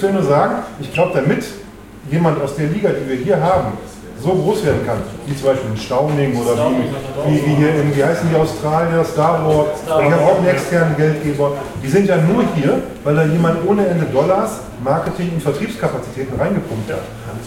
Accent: Lower Saxony, Germany; Ich komme ja auch aus Niedersachsen, dabei kenne ich das.

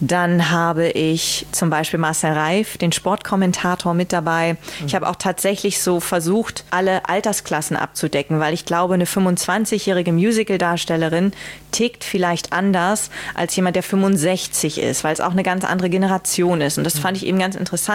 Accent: Leer, Lower Saxony, Germany; Er kommt ja aus Emden, ich komme aus Leer.

